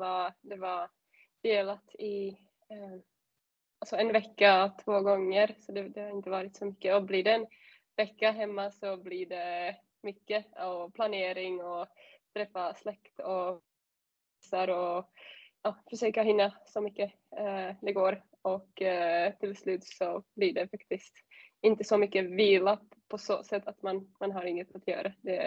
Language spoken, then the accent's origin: Swedish; Czechia; sen lite tid hemma i Tjeckien också